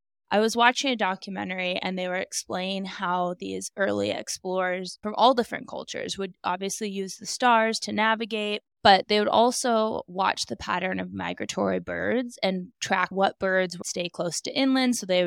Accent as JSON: {"language": "English", "region": "Alaska", "country": "United States", "tie": "born or raised there", "said": "I have gone fishing many a time growing up in Alaska."}